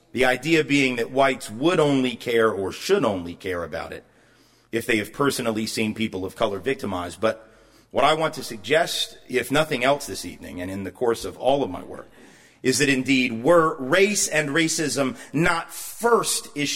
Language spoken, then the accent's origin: English; the South, United States; And of course, particularly since I'm from the South, you know, everybody assumes that that's the only place that one sees racism